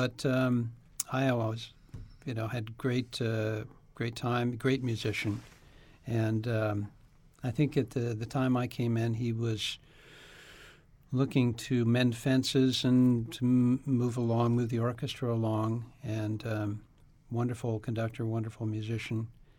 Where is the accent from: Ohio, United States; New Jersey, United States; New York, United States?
Ohio, United States; Dayton; also born or lived in Colorado; But I'm a native Buckeye, born and raised in the Dayton area.